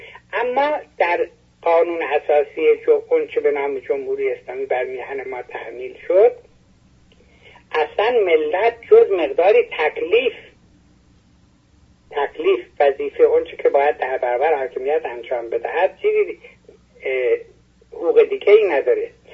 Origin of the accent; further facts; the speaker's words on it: Iran; ما اول ایرانی هستیم، بعد خوزستانی هستیم، بعد خراسانی هستیم، بعد همدانی هستیم